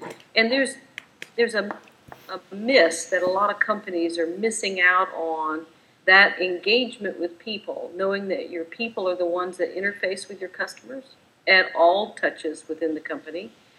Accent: the South, United States; guys, I'm from the South. Samsung's from the South. Us Southerners at some point in time can figure this out.

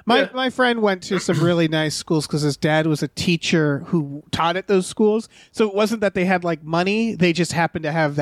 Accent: Massachusetts, United States; That's just not my world. I grew up in Massachusetts. There's plenty of private schools.

